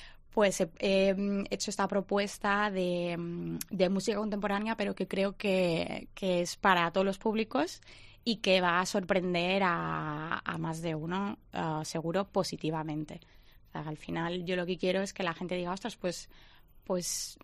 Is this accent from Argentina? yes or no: no; Balearic Islands, Spain; also born or lived in Germany; soy mallorquina, aunque llevo muchísimos años, bueno, he estado muchos años viviendo en Alemania y ahora pues entre Mallorca y Alemania.